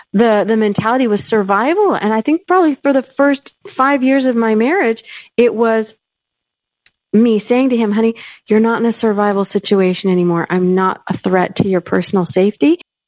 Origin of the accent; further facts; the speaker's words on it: Federal Way, Washington, United States; I grew up in Federal Way, Washington, so it was pretty diverse, even in the 80s.